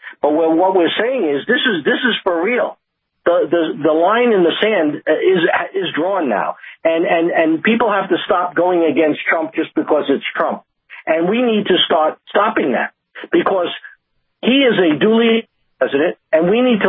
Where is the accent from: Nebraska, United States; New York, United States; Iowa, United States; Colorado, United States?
New York, United States; And I told them, I'm from New York.